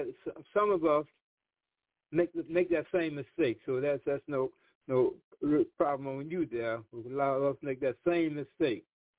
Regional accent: New York, United States; I'm from New York.

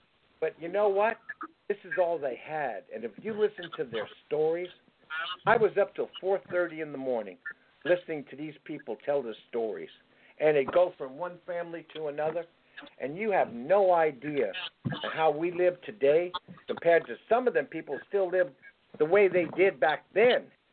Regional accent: Brooklyn, New York, United States; born there; also born or lived in California; I was born in Brooklyn. You know what my backyard was? Cement and a tree.

